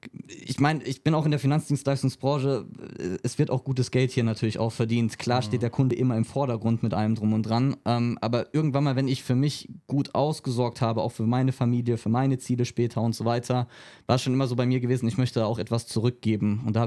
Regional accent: Rhineland-Palatinate, Germany; now in Frankfurt, Germany; Ja, ich bin auf dem Land aufgewachsen, dann war die nächstgrößere Stadt Ludwigshafen, die schönste Stadt Deutschlands von hinten.

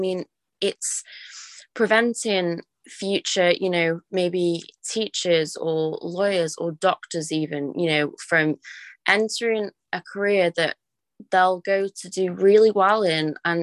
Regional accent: Stoke, West Midlands, United Kingdom; Like where I grew up in Stoke, that is very much the case. And coming from a low income background

